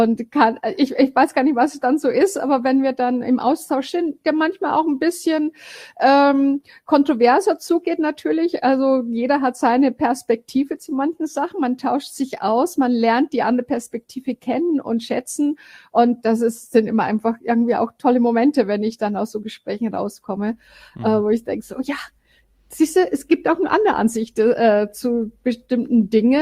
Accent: Bavaria, Germany; now in Frankfurt, Germany; ich bin aufgewachsen am Chiemsee und bin halt irgendwann mal in die Welt hinausgezogen, aber hauptsächlich in Deutschland gewesen

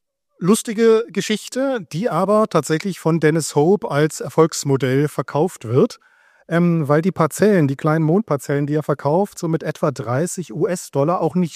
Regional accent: Berlin, Germany; Ja, ich komme aus Berlin, der Welthundehauptstadt

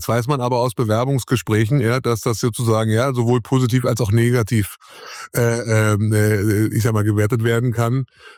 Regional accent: Potsdam, Brandenburg, Germany; born there; weil ich bin in Potsdam geboren und bin damit geborener Preuße.

